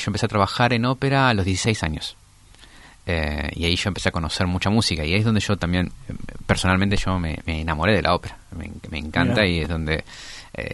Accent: Merlo, Buenos Aires Province, Argentina; Nosotros somos de zona oeste, somos de Merlo.

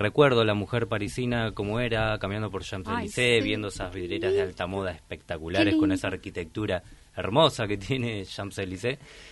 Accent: Argentina; Por ejemplo, yo soy argentino, pero tengo la ciudadanía italiana.

